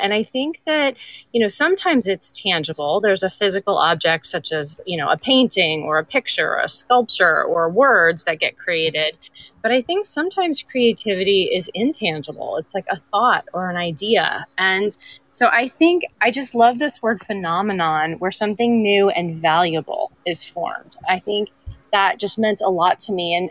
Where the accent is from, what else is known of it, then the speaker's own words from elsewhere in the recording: California, United States; And it was the first year here, and I am originally from California, so I didn't know if I would make it home.